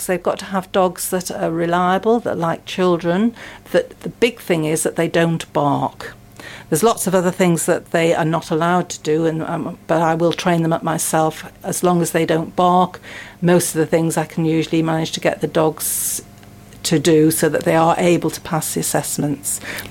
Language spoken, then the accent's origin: English; Liverpool, North West England, United Kingdom; born there; Well, I was born in Liverpool.